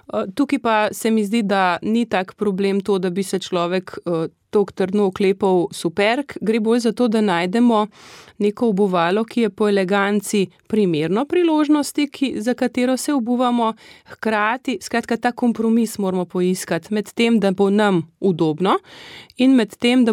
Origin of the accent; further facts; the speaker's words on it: Ljubljana, Central Slovenia, Slovenia; Medtem, ko sama izhajam iz Ljubljane, torej imam izkušnje večinoma z pogrebi